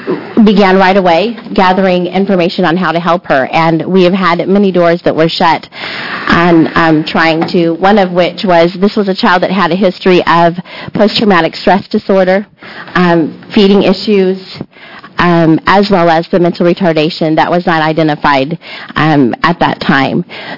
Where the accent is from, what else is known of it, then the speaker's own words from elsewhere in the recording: Oregon, United States; from Umatilla County.